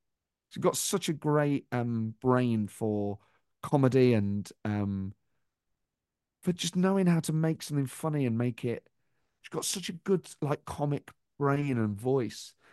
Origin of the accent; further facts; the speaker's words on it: Nottingham, East Midlands, United Kingdom; the fact that we're both from Nottingham, we're both Forest fans